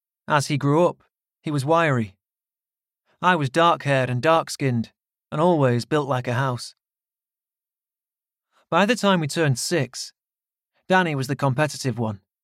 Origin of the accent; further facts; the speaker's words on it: Doncaster, Yorkshire and the Humber, United Kingdom; born there; I was born in Doncaster, an old mining town in South Yorkshire, on a sunny spring day in 1984.